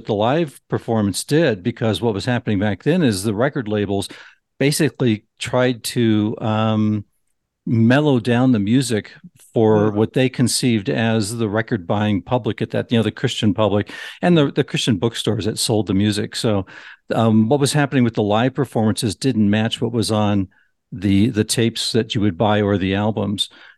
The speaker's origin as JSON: {"language": "English", "town": "Simi Valley", "region": "California", "country": "United States", "tie": "born or raised there", "said": "I grew up in Simi Valley, a suburb of Los Angeles. So I grew up basically Southern California, Los Angeles radio market"}